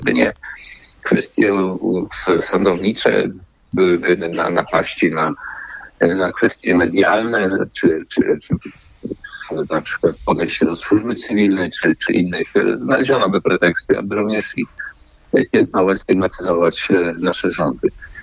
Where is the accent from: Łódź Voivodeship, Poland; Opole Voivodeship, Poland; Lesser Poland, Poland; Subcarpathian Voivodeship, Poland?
Łódź Voivodeship, Poland; ponieważ wywodzę się też z ziemi łódzkiej, z innej części Środkowa Trybunalskiego.